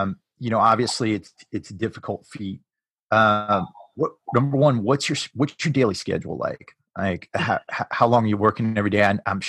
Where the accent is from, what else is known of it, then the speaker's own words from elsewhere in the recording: New England, United States; I come from New England, which is classically a very liberal area.